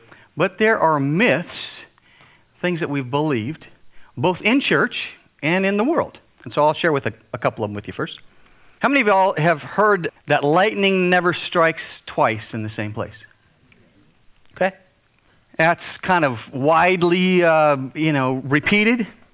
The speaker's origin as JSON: {"language": "English", "country": "United States", "said": "where are you from? I'm from America."}